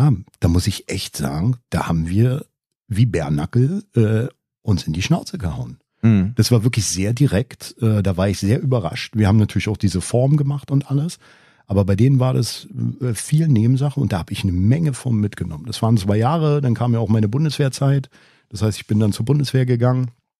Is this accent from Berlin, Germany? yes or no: yes; Berlin, Germany; wo ich aufgewachsen bin. Mhm. Ne, in Berlin-Wedding, doch schon in der Gegend, wo ich mich viel durchsetzen musste.